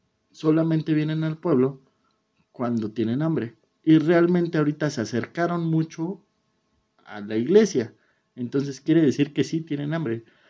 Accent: Mexico; como todos sabemos, los mexicanos, lamentados de madre, ahuyentamos a las brujas

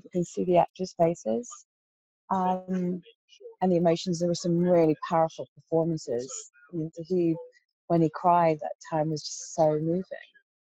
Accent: Ireland; Well, like, I'm Irish, so I'm the only one who's attached to it.

